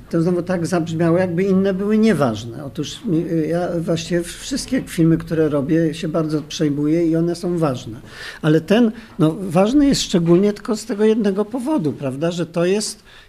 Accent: Warsaw, Masovian Voivodeship, Poland; Jestem warszawiakiem, pobiegłem do Warszawy

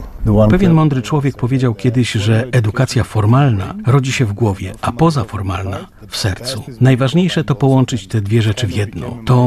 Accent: Georgia; Jestem z Gruzji. Na co dzień pracuję z młodzieżą i dla młodzieży.

